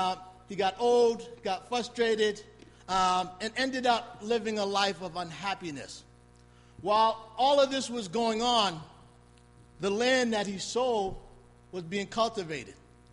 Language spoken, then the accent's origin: English; Boston, Massachusetts, United States; And growing up in Roxbury, dealing with a lot of dysfunctions at home and all the stuff that I seen, I was really on the fence.